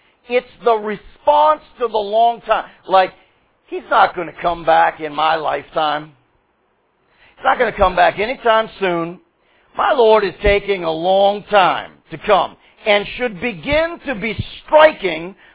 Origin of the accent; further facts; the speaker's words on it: the South, United States; accent: southern; Do I take my southern accent and my porch and my dog and my iced tea and chill for the last 3 years?